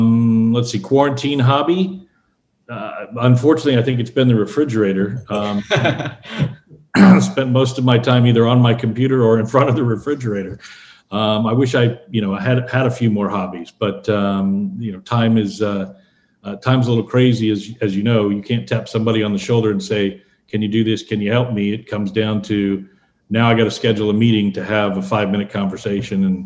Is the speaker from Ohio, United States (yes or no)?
no; California, United States; I was born in Southern California and lived most of my life there.